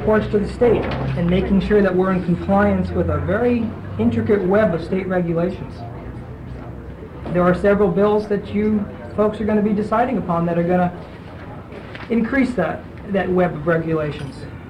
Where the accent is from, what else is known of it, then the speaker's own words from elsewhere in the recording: Alaska, United States; I'm from the Aleutians East Borough. It's a fairly new public school district of 6 very small, very remote schools on the Alaska Peninsula.